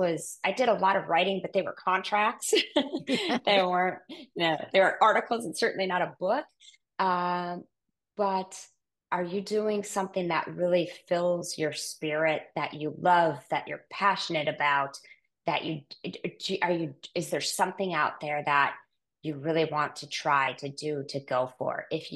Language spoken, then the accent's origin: English; Wisconsin, United States; moved away as an adult; my husband and I both grew up from we grew up in Wisconsin, didn't know each other till after college, that we would end up moving across the country